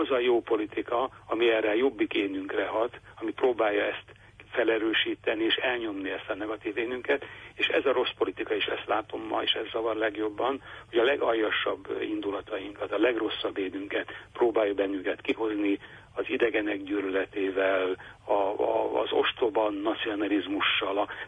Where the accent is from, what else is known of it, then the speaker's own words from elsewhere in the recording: Kaposvár, Somogy, Hungary; én kisvárosi Kaposvárról származom